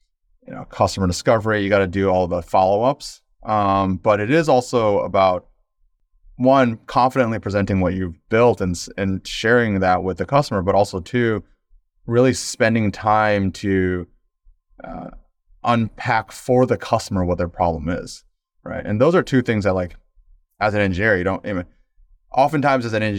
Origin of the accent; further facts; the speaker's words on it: Midwest, United States; my parents were immigrants, but first generation American, growing up in the Midwest